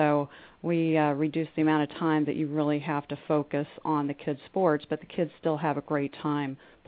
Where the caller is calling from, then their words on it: Brandon, Florida, United States; I am in Brandon, Florida, and Scott is in the Woodlands, Texas, which is just outside of Houston.